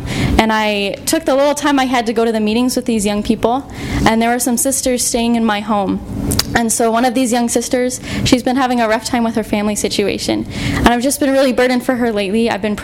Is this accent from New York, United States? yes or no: no; Denver, Colorado, United States; from Denver, Colorado.